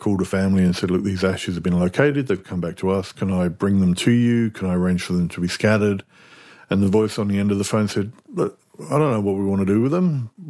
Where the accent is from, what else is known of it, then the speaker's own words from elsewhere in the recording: England, United Kingdom; A beautiful church we were at. It's a little slice of England. It makes me very nostalgic for my hometown.